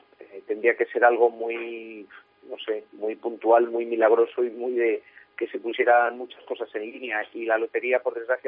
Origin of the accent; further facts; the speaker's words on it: Valladolid, Castile and León, Spain; como vallisoletano